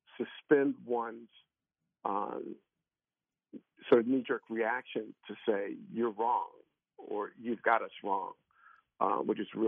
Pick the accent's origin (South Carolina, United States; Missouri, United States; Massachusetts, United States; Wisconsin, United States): Missouri, United States; St. Louis; I'm a transplant from St. Louis 42 years ago.